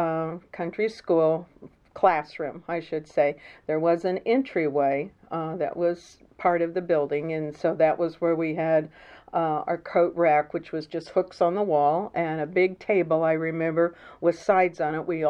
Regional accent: Missouri, United States; now in Bates County, United States; right now I live in Bates County, but I grew up in Cass County.

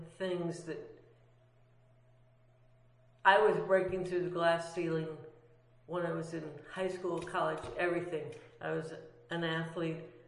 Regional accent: Minnesota, United States; I grew up in Minnesota.

